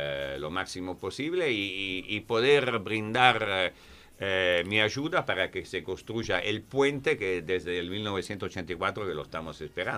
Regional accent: Italy; yo también soy un jubilado italiano, pero la pensión no la recibo de Italia, se me queda ahí

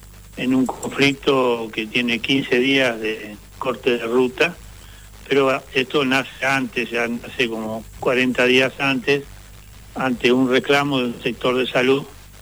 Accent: San Martín de los Andes, Neuquén, Argentina; yo soy de San Martín de los Andes

